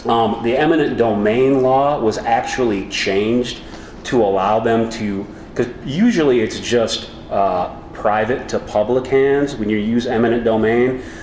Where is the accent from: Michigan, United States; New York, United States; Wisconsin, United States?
Michigan, United States; Flint; I'm from Flint, Michigan originally. I came from a real strong union family.